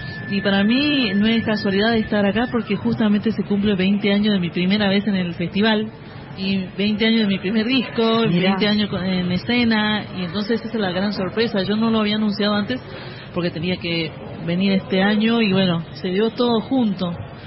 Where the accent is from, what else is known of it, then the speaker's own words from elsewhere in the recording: Iruya, Salta, Argentina; born there; de Iruya, que queda en una comunidad que se llama Finca Santiago al Este.